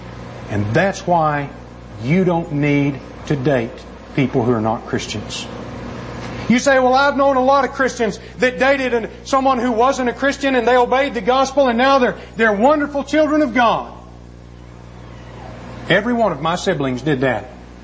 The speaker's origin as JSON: {"language": "English", "region": "Oklahoma", "country": "United States", "tie": "born or raised there", "said": "growing up in Oklahoma with my Indian heritage, I kind of like the story."}